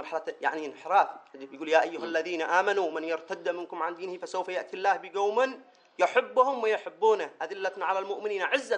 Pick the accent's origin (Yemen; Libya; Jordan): Yemen; في قضيتنا نحن كمجاهدين من اليمن